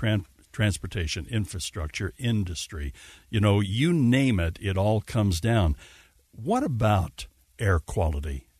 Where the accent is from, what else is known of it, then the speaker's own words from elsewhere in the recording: Utah, United States; born there; right here, born in Holy Cross Hospital back in the day, live in Holiday. A lot of people think I was born in Eureka. I was not.